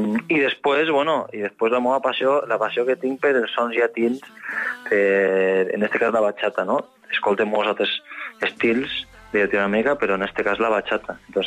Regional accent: Valencian Community, Spain; Jo soc valencià, he passat molt temps en la Vall d'Uixó, en el Xemesí, per la meva família, i en València també, la capital.

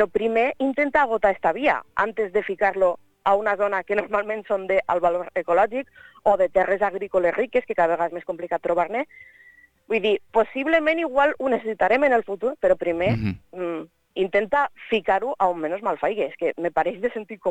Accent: Fortanete, Aragon, Spain; la meva família és de Giral, som de Fortanete

